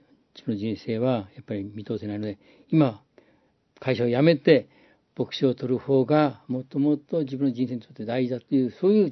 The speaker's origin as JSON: {"language": "Japanese", "town": "Sendai", "region": "Miyagi", "country": "Japan", "said": "私は仙台出身で、はい、そして現在73歳のおじいちゃんです。"}